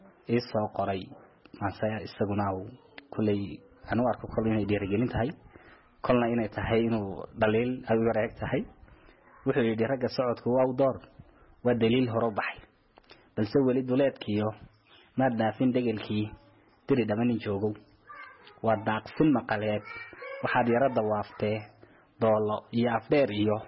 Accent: Djibouti; now in Borama, Somalia; anagu kulley waxaan ka imid dalka Jamhuuriyadda Djibouti

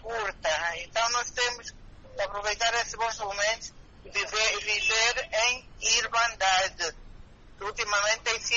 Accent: Fogo, Cape Verde; Cabo Verde, principalmente Ilha do Fogo, que é a minha terra

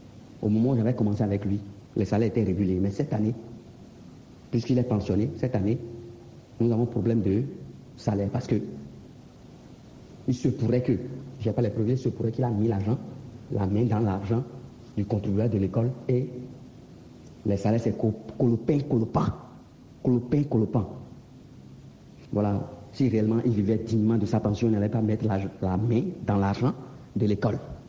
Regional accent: Benin; now in Niger; je suis béninois résident au Niger.

